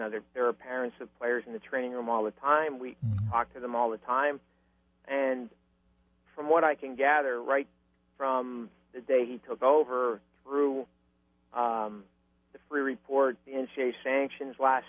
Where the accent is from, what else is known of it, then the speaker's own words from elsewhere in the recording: Hazleton, Pennsylvania, United States; I went to Philadelphia and Hazleton, my hometown.